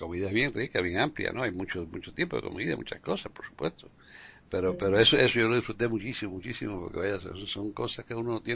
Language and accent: Spanish; Cuba; pero en la Cuba que yo crecí, y en España, y en esa época